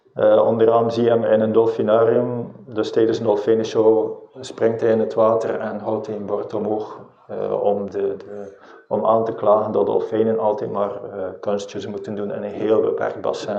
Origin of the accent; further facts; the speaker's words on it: Bruges, Flanders, Belgium; Dat ben ik zelf in mijn thuisstad Brugge.